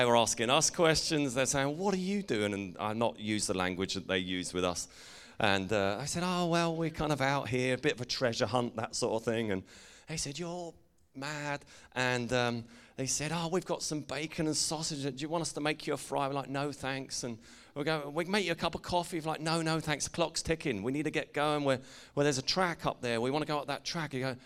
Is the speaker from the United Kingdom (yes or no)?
yes; England, United Kingdom; accent: English; So I said to them, hi, lads, we're just from the local authorities, in my English accent.